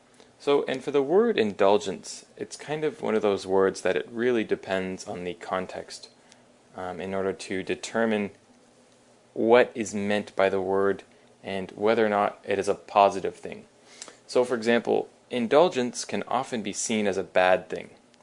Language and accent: English; Toronto, Ontario, Canada; I am from Canada, from Toronto, so that is the accent that I have, which is similar to American, not exactly the same, but very similar.